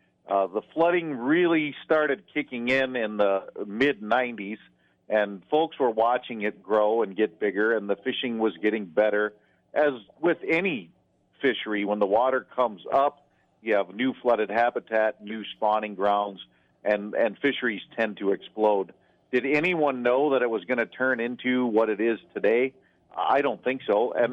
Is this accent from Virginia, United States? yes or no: no; Ohio, United States; I think it was. I grew up in Northeast Ohio.